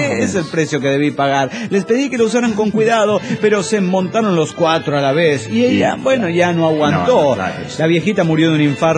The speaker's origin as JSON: {"language": "Spanish", "town": "Coatzacoalcos", "region": "Veracruz", "country": "Mexico", "said": "Hola, tengo un chiste. … de Coatzacoalcos."}